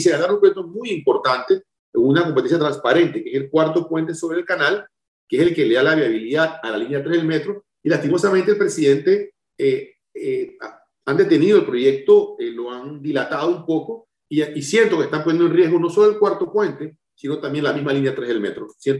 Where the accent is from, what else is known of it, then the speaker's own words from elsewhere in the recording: Panama; me toca respetar como ciudadano, como panameño y como demócrata